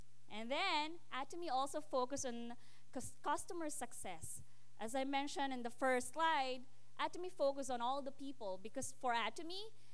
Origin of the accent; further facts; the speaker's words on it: Philippines; now in Canada; because I come from the Philippines. It's a tropical country.